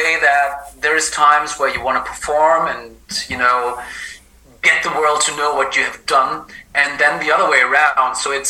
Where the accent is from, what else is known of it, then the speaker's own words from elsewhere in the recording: Seattle, Washington, United States; probably just like a sad teenager growing up in Seattle where it rains all the time.